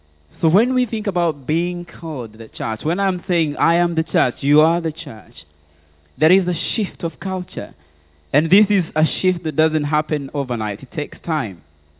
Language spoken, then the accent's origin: English; Kenya; even though I may talk about being Kenyan, being a Maasai is another subsection of culture that has its own uniqueness.